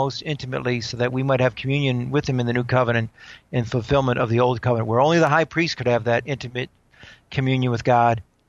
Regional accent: the South, United States; accent: Southern; do you think my Southern accent is that bad?

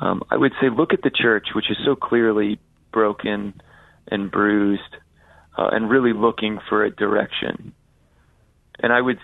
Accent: Indiana, United States; so I'm from Indiana. I'm based here in Fort Wayne, Indiana

